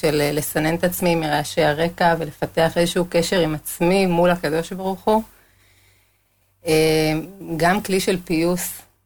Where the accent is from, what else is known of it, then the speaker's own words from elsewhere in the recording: Jerusalem, Jerusalem District, Israel; בירושלים.